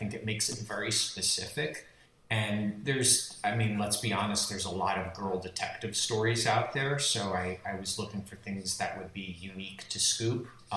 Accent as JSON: {"language": "English", "town": "Miami", "region": "Florida", "country": "United States", "tie": "born or raised there", "said": "it's set in Miami, which is my hometown."}